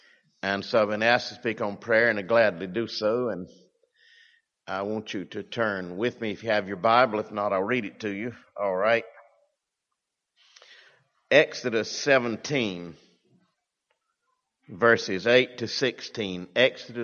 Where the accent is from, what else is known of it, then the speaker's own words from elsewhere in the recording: Lumberton, North Carolina, United States; also born or lived in Edinburgh, United Kingdom; when I finished my doctoral studies in Edinburgh and went home to my hometown of Lumberton, North Carolina, to stay with my parents